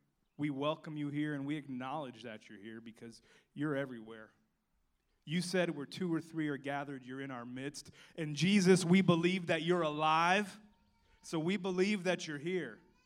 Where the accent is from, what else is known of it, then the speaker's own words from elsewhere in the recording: Miami, Florida, United States; also born or lived in Missouri; now in South Carolina, United States; We moved here from Missouri. Now, to make this as confusing as possible, I'm from Miami, but I helped a friend start a church in Missouri.